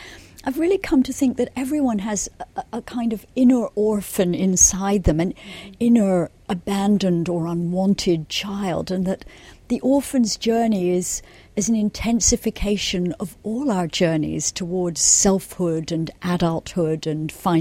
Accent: Scotland, United Kingdom; Well, for me, growing up in the Highlands of Scotland, the Orkney Islands are a tremendously romantic place.

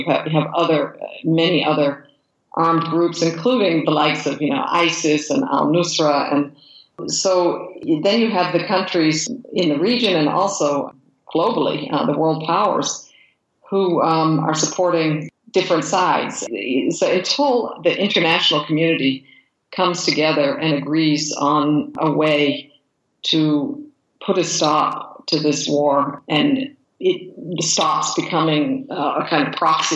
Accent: United States; You know, I'm always so encouraged when I go back home. I'm American

